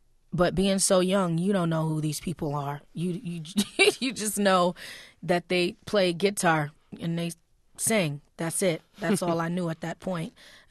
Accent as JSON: {"language": "English", "town": "Harlem", "region": "New York", "country": "United States", "tie": "born or raised there", "said": "Well, I grew up in Harlem in the middle of the hip-hop era."}